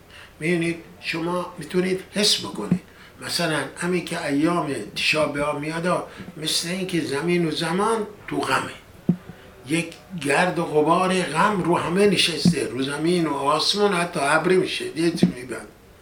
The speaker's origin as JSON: {"language": "Persian", "country": "Iran", "moved": "yes", "said": "من چند دهه پیش که از ایران اومدیم بیرون،"}